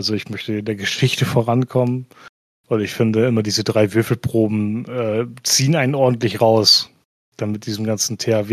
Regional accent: Northern Germany, Germany; sagen wir bei uns im Norden immer so schön.

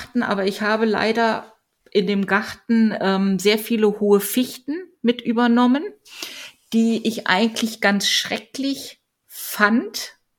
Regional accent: Solingen, North Rhine-Westphalia, Germany; Ich komme ja aus Solingen und Solingen galt früher als das Regenloch Deutschlands.

